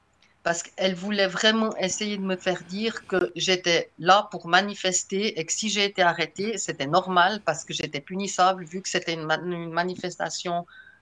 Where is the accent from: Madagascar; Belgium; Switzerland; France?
Switzerland; Ben, parce que je suis suisse